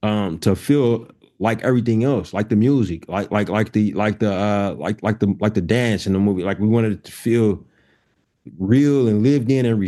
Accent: California, United States; because Fruitvale was my first movie, and that was about my hometown. Like, I knew what the Bay Area was.

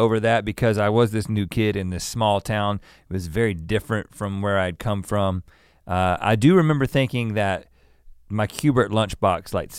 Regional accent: North Carolina, United States; also born or lived in California; I was coming from California because I lived in California for 3 years down the road in Thousand Oaks before moving to North Carolina in first grade.

